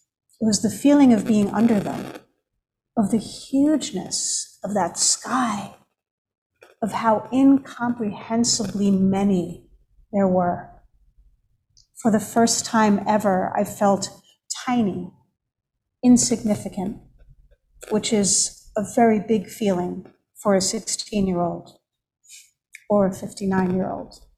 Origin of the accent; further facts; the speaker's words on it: New York, United States; I grew up on Long Island, just a 45-minute drive from Manhattan, where there was so much light from the night sky.